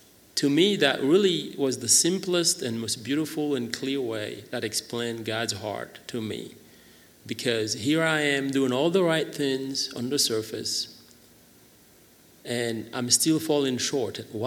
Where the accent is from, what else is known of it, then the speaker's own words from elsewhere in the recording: Haiti; as I was growing up in Haiti, at the orphanage, which was a Christian orphanage